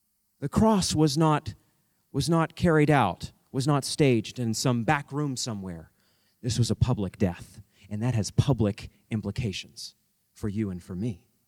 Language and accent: English; Maine, United States; Maine is my home state, I love Maine, I get misty-eyed just saying the word